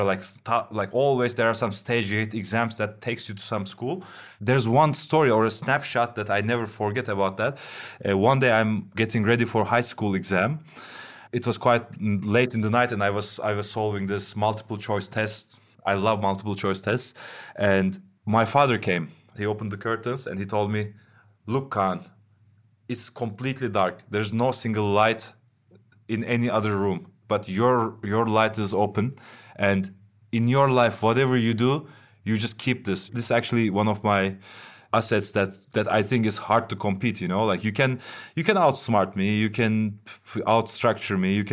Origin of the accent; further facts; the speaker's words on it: Istanbul, Turkey; I grew up in Istanbul.